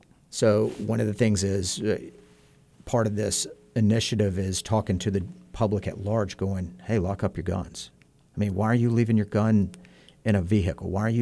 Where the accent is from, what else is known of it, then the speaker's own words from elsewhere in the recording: Birmingham, Alabama, United States; I grew up in Birmingham, Alabama. I grew up knowing gang members.